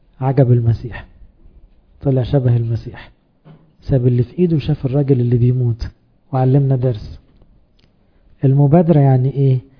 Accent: Egypt; احنا كمصريين وكأقباط برضو

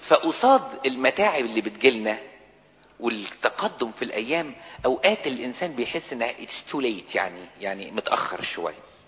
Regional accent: Egypt; احنا عندنا في مصر لما الواحد بيقول 50 يقول ركبني المرض

